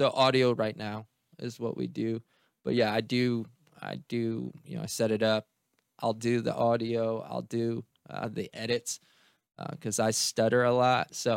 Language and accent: English; Grand Ledge, Michigan, United States; Born and raised in Grand Ledge, actually. So that's my church, Liberty Church of Grand Ledge, born and raised.